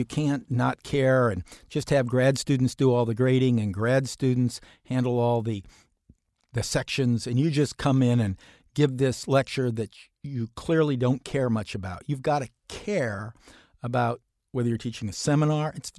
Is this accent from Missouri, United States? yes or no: no; Ohio, United States; I grew up in Central Ohio. Near us was Kenyon College. And we used to go up to Kenyon College at the Gambier Inn and have lunch on Sundays.